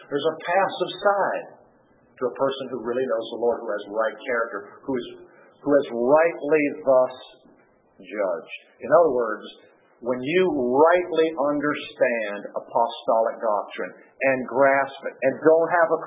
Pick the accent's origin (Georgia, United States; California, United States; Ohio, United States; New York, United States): Ohio, United States; Well, I have to say this, since I'm from Ohio and I like football, I'm really hoping Ohio State will win tomorrow.